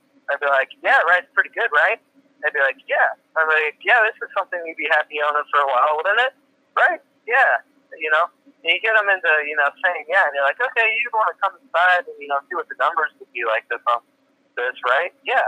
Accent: Indiana, United States; Which, I mean, you know, I'm from Indiana, so it doesn't really matter here

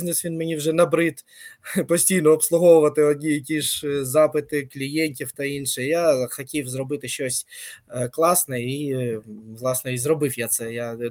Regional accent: Dnipro, Dnipropetrovsk Oblast, Ukraine; Я з Дніпра повністю.

